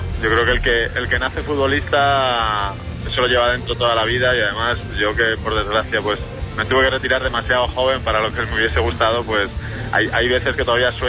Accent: Salamanca, Castile and León, Spain; yo me crié en la cantera del Real Madrid, aunque yo no soy de Madrid, yo soy de Salamanca

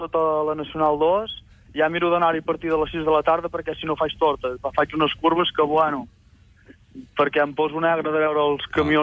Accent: Vilabertran, Catalonia, Spain; De Vilabertran, al costat de Figueres. Mhm. De l'Alt Empordà.

